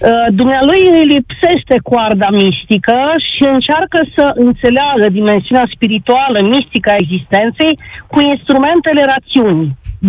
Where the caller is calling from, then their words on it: Timișoara, Timiș County, Romania; și vă sunt din Timișoara.